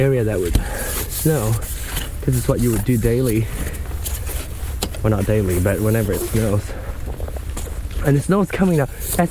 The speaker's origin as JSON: {"language": "English", "country": "Malaysia", "tie": "born or raised there", "moved": "yes", "said": "I grew up in Malaysia. I don't have snow. I have rain and sunshine all year long."}